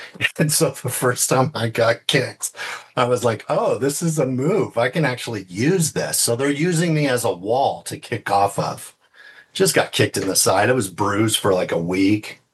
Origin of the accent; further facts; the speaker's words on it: Thousand Oaks, California, United States; also born or lived in Cerritos / Irvine; Yeah, so I was in, at the time, I came out of Thousand Oaks, Westlake Village area. But before that, it was Cerritos and Irvine.